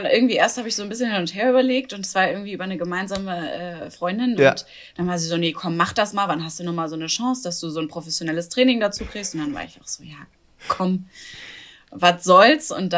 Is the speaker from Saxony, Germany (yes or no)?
no; Hamburg, Germany; also ich komme aus Hamburg ursprünglich